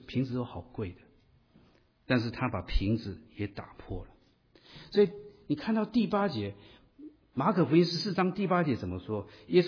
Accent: China; now in United States; 我们在美国生活，老中来到这里，基本上我很少碰到我们中国人

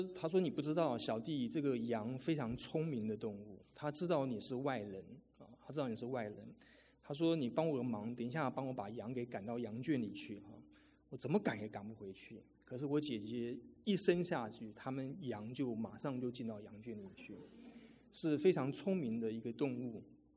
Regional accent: Taipei, Taiwan; 我因为从小在都市中长大，我在台北长大

